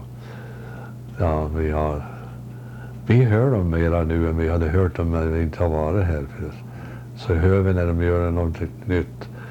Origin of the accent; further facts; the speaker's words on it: Sweden; now in Canada; När jag kom från Sverige och då blev jag engelsk medborgare